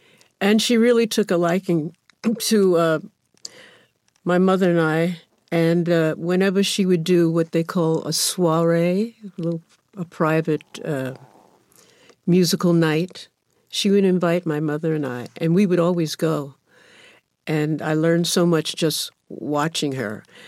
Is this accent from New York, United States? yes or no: yes; New York, United States; I lived 164th Street, which is more Washington Heights. So where I lived, it was predominantly a black neighborhood